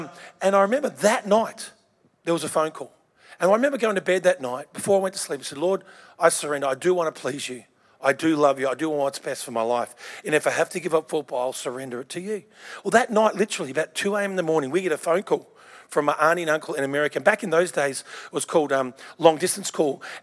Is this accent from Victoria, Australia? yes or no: yes; Victoria, Australia; I grew up in Victoria, and we play the real game, AFL.